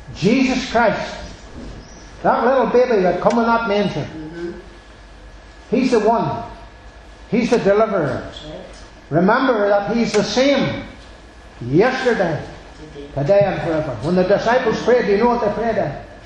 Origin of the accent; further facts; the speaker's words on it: Northern Ireland, United Kingdom; That I come from Northern Ireland, and it's nice meeting people like them